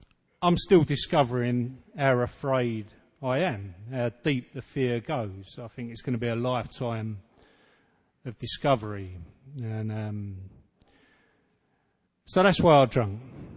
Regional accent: England, United Kingdom; accent: East End; I'm an alcoholic. I'm from England. And I haven't got one of those really refined English accents like the Lannisters or James Bond. I've got quite a guttural East End accent.

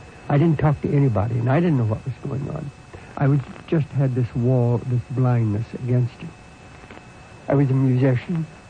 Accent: Indiana, United States; I grew up in the Bible Belt in Indiana, and Hellfire and Brimstone Church. 8 preachers in my father's family

